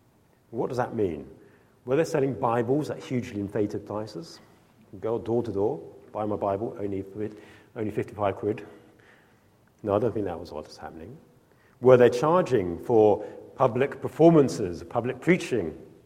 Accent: Norwich, East of England, United Kingdom; When I was growing up in Norwich, there used to be this chocolate factory in the middle of Norwich.

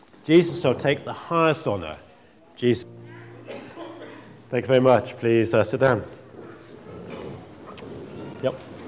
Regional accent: Norwich, East of England, United Kingdom; born there; a few years before I was born in Norwich

